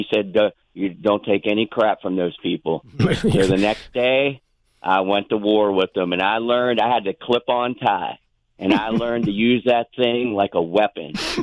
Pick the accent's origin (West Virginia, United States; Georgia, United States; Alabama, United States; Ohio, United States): West Virginia, United States; This is all I have to contribute to your is I grew up in West Virginia.